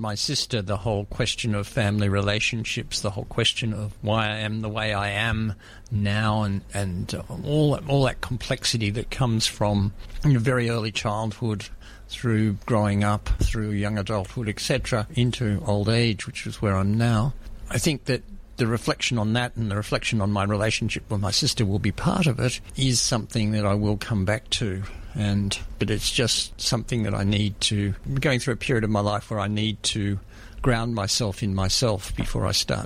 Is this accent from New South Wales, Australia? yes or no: no; Ivanhoe, Victoria, Australia; I grew up in Ivanhoe. I have a younger sister, so it was quite an outer suburban experience at that point, really.